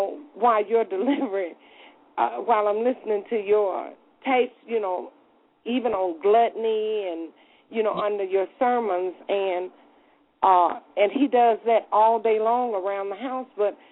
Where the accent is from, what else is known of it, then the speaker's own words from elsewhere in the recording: Mississippi, United States; No, I'm from Mississippi.